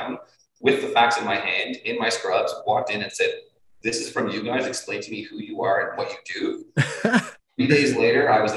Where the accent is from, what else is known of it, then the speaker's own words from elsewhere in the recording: Ottawa, Ontario, Canada; I'm born and raised in Ottawa. I love my city.